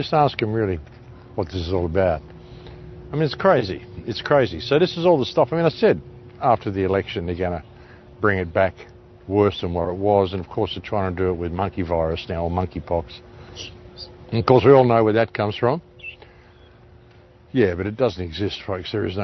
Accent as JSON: {"language": "English", "region": "South Australia", "country": "Australia", "tie": "born or raised there", "said": "South Australia South Australia, my home state, I was born in South Australia."}